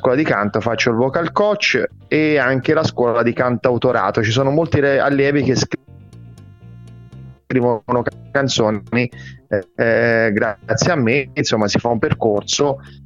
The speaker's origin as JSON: {"language": "Italian", "town": "Naples", "region": "Campania", "country": "Italy", "tie": "born there", "said": "Sono nato a Napoli e ho sempre avuto passione nel cantare da quando ero piccolino."}